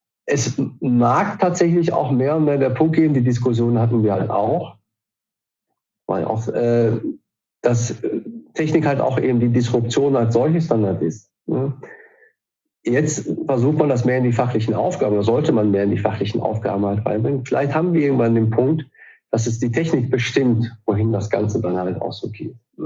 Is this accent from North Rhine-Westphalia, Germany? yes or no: yes; North Rhine-Westphalia, Germany; Als Westfale würde ich naturgemäß nie herausstellen, was ich besonders gut kann.